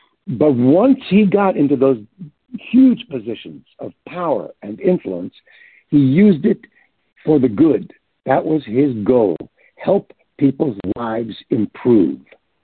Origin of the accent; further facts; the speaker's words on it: New York City, New York, United States; And I grew up in New York City, where the theater was the thing.